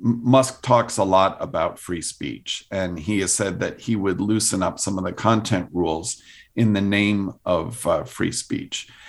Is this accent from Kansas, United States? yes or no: no; Washington, District of Columbia, United States; I was raised in Washington, D.C., and so I pretty much learned to read from the Washington Post